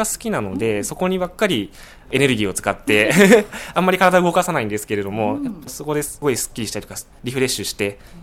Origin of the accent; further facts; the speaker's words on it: Yokohama, Kanagawa, Japan; 自分は横浜市です。